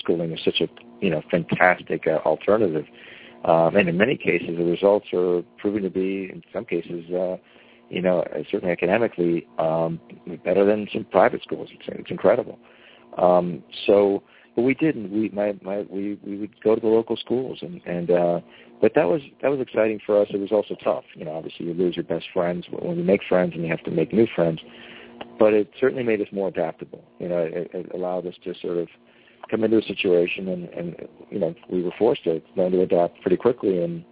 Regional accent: New York, United States; born there; They exiled Cuba in 1960, and met in New York, and I was born there.

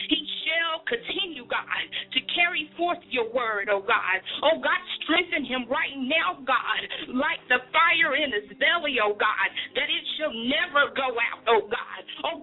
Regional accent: Greenville, South Carolina, United States; Greenville, South Carolina.

